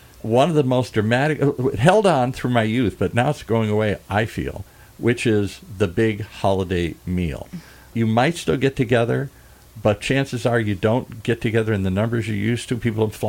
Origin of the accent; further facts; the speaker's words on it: Midwest, United States; When I was a kid, I grew up in the Midwest, middle America, mainstream suburban kind of households here.